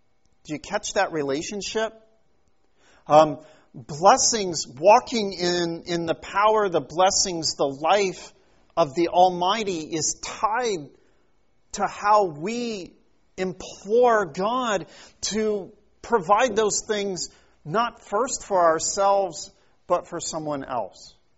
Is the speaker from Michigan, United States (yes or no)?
no; Kansas City, Missouri, United States; in honor of the end of the World Series this week, where my hometown team won the World Series. I didn't see a single game, but, you know, I still rooted. Go Royals.